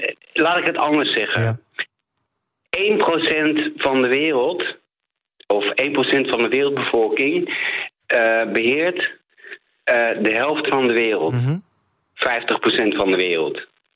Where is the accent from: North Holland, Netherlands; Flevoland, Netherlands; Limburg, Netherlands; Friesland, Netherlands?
North Holland, Netherlands; Amsterdam; born there; Ik ben zelf Nederlander, geboren in Amsterdam.